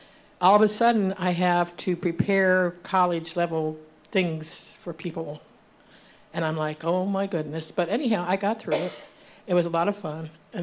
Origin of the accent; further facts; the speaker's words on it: Marion, United States; I was born and raised in Marion. I come from a Baptist family.